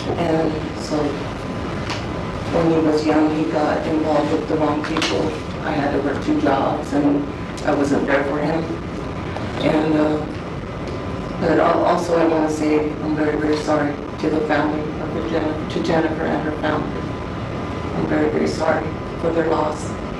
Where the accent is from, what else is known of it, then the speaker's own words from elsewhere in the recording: Phoenix, Arizona, United States; I grew up in South Phoenix, too